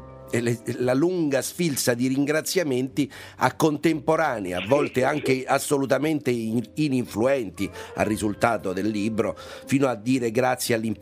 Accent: Rome, Lazio, Italy; visto magari, che siamo romani

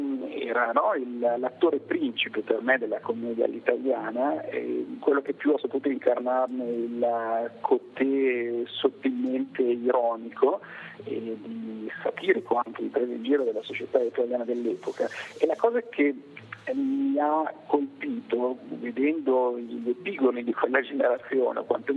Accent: Vigevano, Lombardy, Italy; Io sono lombardo, sono di Vigevano, una città celebre per la fortuna dei calzaturifici negli anni 60

